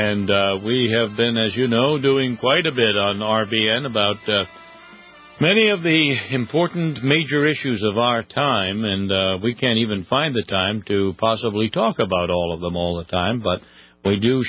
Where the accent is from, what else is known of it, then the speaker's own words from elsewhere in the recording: New England, United States; You know, we live in New England. I come from New England where it's warm about 1 month a year.